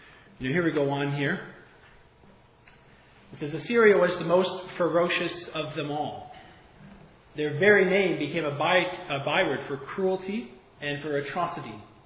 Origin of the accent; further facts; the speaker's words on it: Brampton, Ontario, Canada; now in Hamilton, Canada; But I've only lived in Hamilton since 2010, born and raised in Brampton.